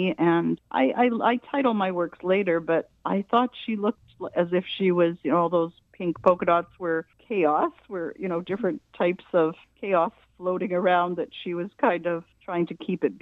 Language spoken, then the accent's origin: English; Winnipeg, Manitoba, Canada; also born or lived in New York; What I've decided to do is talk about my life growing up in Winnipeg and how I was influenced by living in Winnipeg